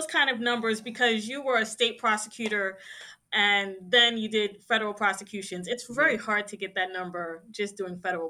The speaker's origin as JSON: {"language": "English", "town": "New York City", "region": "New York", "country": "United States", "said": "Because, you know, I am a New Yorker from the Bronx, so I have to qualify that statement."}